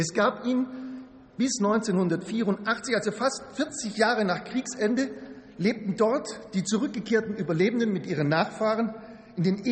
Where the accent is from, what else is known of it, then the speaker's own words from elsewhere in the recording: Ravensburg, Baden-Württemberg, Germany; In meiner Heimatstadt Ravensburg, in meinem Wahlkreis, gab es bereits in den 20er und 30er Jahren